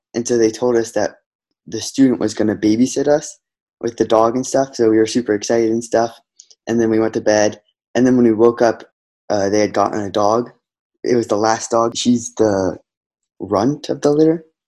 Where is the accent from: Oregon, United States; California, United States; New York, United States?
Oregon, United States; also born or lived in Baltimore; I was born in Baltimore, so I lived there for 3 years, and then we moved out to Oregon.